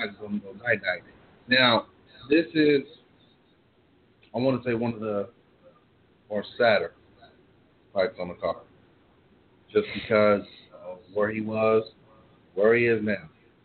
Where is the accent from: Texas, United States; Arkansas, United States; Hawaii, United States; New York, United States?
Hawaii, United States; And honestly, look, as a Hawaiian, I know I should be saying this.